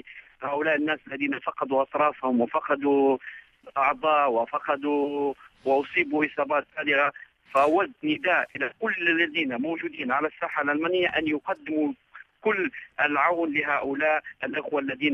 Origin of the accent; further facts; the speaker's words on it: Libya; نتوقع نحن كليبيين أن تكون إن شاء الله الأمور سوف تصل إلى بر الأمان